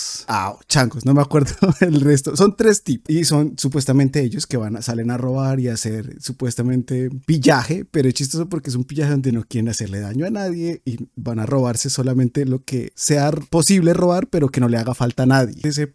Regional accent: Bogotá, Colombia; No tienen como eso como nosotros, que yo soy bogotano, yo soy paisa, ¿no?

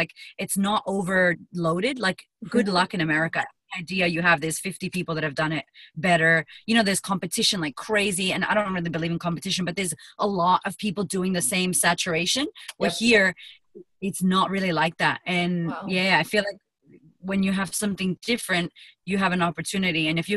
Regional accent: United States; accent: American; now in Australia; So I hope I still sound American. People in Australia don't think I'm Australian.

